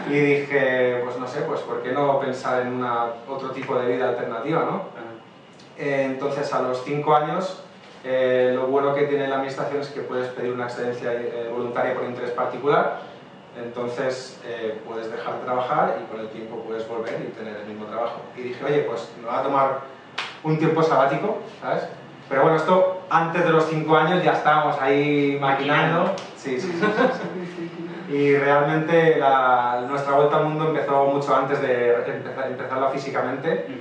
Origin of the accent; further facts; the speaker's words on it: Barcelona, Catalonia, Spain; Pues nosotros somos de Barcelona